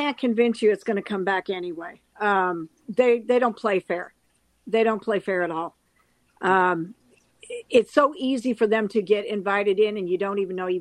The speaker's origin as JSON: {"language": "English", "town": "St. Louis Park", "region": "Minnesota", "country": "United States", "tie": "born or raised there", "said": "I am. I lived in, I grew up in St. Louis Park."}